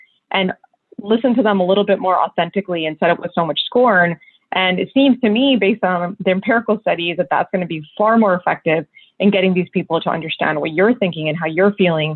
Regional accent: United States; as an American Muslim, I can tell you that, you know, my community and me individually have been victim of that.

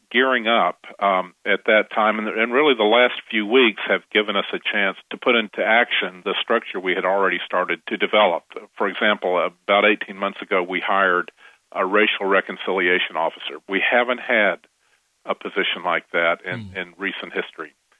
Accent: the South, United States; I'm a Southerner, and I am aware of how racial prejudice is part of the air that I breathed growing up.

